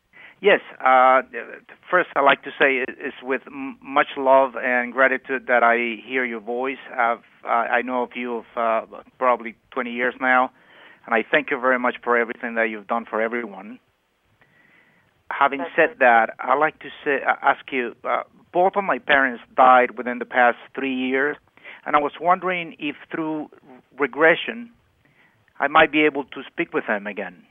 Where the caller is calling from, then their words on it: Venezuela; I ended up living here in their house, and that's how I'm calling you from Venezuela.